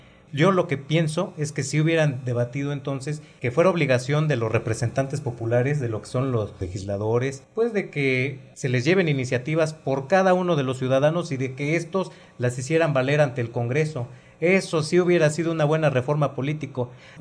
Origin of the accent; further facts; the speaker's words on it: Mexico; son de las pocas tradiciones que tenemos, pocas cosas que nos caracterizan como mexicanos